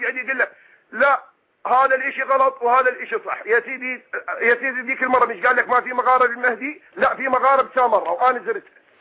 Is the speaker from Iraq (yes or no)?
yes; Diwaniyah, Al-Qadisiyyah Governorate, Iraq; أنا أصلي من أهل الديوانية، من العراق، … كمان، وهذا أنا من السنتين 2000 أنا الحمد لله على دين أهل السنة والجماعة.